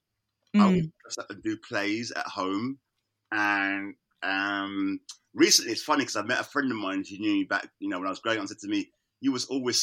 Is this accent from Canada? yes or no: no; Islington, London, United Kingdom; Yeah, I was born in London. I was born in Islington.